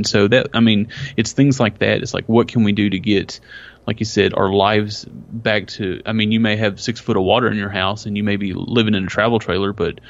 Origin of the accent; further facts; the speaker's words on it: Texas, United States; I mean, we're from Texas, obviously.